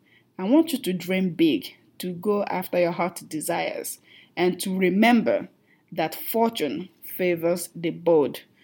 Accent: Nigeria; English is a second language; now in United States; As you can already tell from my accent, I'm from Nigeria.

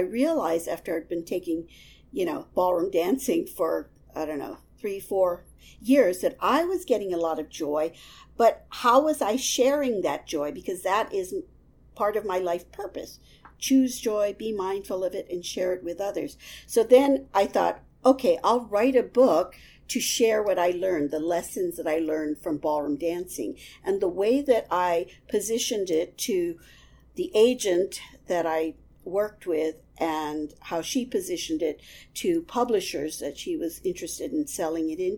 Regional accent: Honolulu, Hawaii, United States; moved away as an adult; now in New York, United States; I started out in Hawaii, but had moved to New York in my early 20s. Although I grew up in Honolulu, the daughter of second-generation Japanese Americans, I never felt at home in the tropics.

